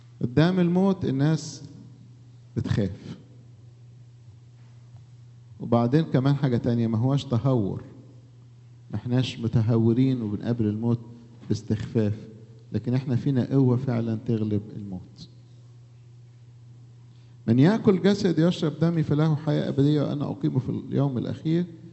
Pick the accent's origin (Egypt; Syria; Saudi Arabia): Egypt; ودي الحاجة اللي عندنا في مصر